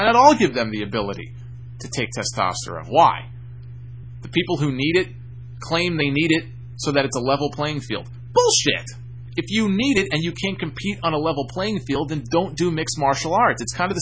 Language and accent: English; Pikeville, Kentucky, United States; Well, I am from Pikeville, Kentucky.